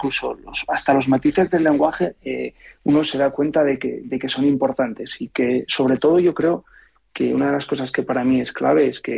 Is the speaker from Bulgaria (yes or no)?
no; Asturias, Spain; en mi caso, como asturiano, que además me enorgullezco de decirlo